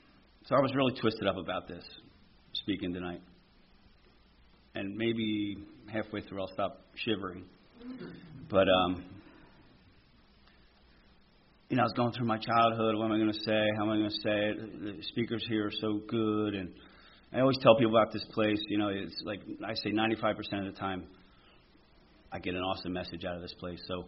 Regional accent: Colmar, Pennsylvania, United States; also born or lived in Mount Airy; I have three older sisters. And our family, I grew up in Colmar. We moved from, born in Mount Airy, and then moved up for whatever reasons. My dad was a roofer.

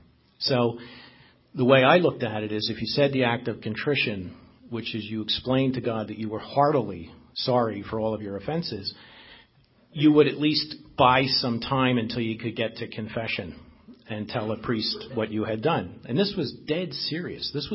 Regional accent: Philadelphia, Pennsylvania, United States; But I grew up in Philadelphia. I was born in Logan in Philadelphia.

